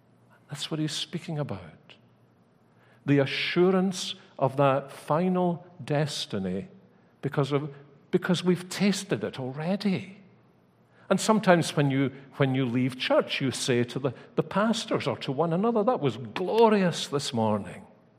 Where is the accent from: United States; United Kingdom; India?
United Kingdom; Scotland; Hoping that we can all go and play golf, because we're Scottish and everybody in Scotland plays golf.